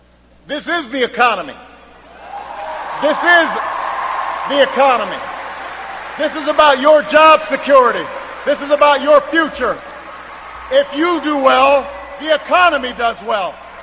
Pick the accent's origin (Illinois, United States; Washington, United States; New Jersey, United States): Illinois, United States; Chicago; I'm glad that my hometown of Chicago will get to return the hospitality